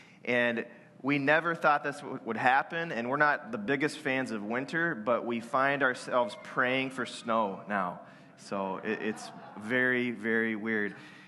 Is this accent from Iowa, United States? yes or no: yes; Iowa, United States; So, you know, my wife and I, Sarah and I, we are from Iowa